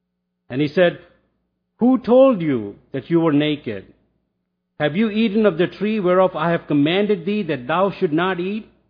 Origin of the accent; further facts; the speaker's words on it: India; as you guys know, I'm from India